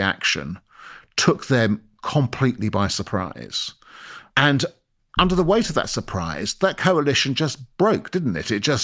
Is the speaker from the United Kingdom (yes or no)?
yes; United Kingdom; Let's take sentiment out of it. I'm a British football fan. I'm very clear. Stoke on a Wednesday evening, etc., I think is important to my sense of football.